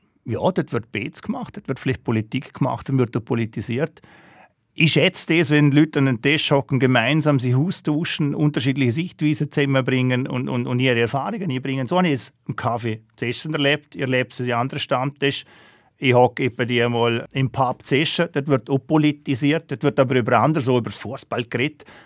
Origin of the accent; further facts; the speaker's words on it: Ruggell, Liechtenstein; now in Eschen, Liechtenstein; Eschen ist einfach meine Heimat geworden, weil mittlerweile bin ich länger zu Eschen als zu Ruggell.